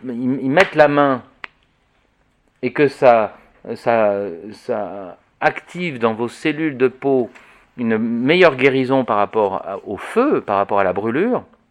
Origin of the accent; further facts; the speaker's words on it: Paris, Île-de-France, France; Moi, je suis un pur citadin. Je suis né à Paris, j'ai vécu jusqu'à l'âge de 23 ans à Paris